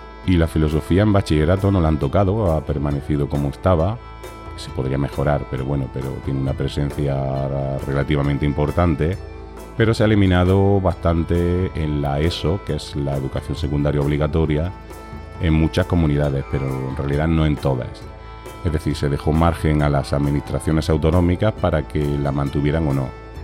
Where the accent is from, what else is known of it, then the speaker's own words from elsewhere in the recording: Granada, Andalusia, Spain; now in Catalonia, Spain; yo, siendo de Granada, siendo del sur de España, de Andalucía